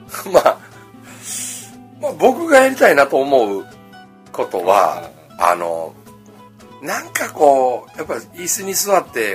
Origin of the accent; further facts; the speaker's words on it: Osugidani, Mie, Japan; 三重県の大杉谷でですね